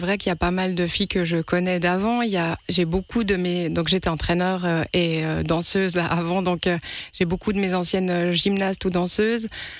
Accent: Lavey, Vaud, Switzerland; cette envie de revenir chez moi, parce que je viens d'ici, j'ai grandi à Lavey, j'habite au CP, et j'avais vraiment envie de revenir ici

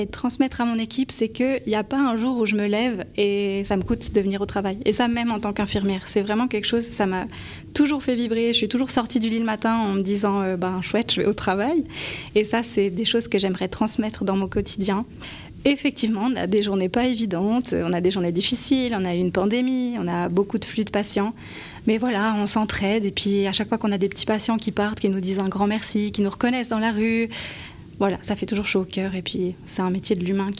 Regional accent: Trois-Torrents, Valais, Switzerland; moved away as an adult; J'ai fait mes écoles en Valais, à Trois-Torrents, à Montais. Puis après, je suis partie à Lausanne faire l'haute école de la Source.

